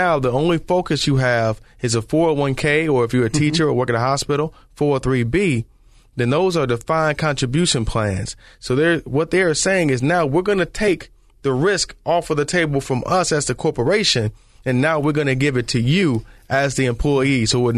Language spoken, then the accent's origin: English; Detroit, Michigan, United States; Before, and I grew up in Detroit. So in Detroit, people worked for Ford, General Motors, Chrysler.